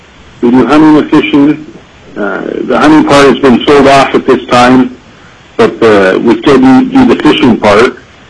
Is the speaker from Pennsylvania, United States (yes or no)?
no; Yakutat, Alaska, United States; also born or lived in Fairbanks; I'm from Yakutat, originally from Fairbanks, and we moved down to Yakutat when I was a teenager, and I've grown up here in the hunting and fishing business in Yakutat